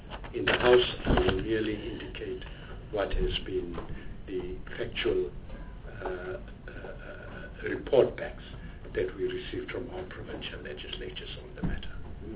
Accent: Gauteng, South Africa; I'm from Gauteng. I can't vote against my province.

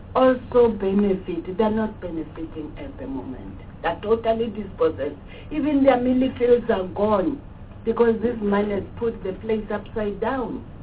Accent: Limpopo, South Africa; I'm from Limpopo.

